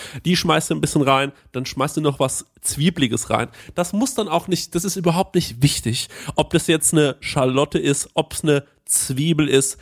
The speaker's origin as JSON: {"language": "German", "country": "Germany", "said": "Aber ich bin Deutscher und ich liebe Pecorino oder Parmigiano."}